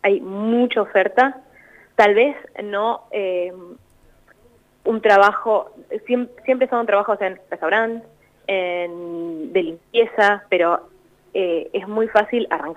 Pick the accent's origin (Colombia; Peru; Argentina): Argentina; now in Denmark; es todo lo opuesto a lo que somos nosotros como argentinos.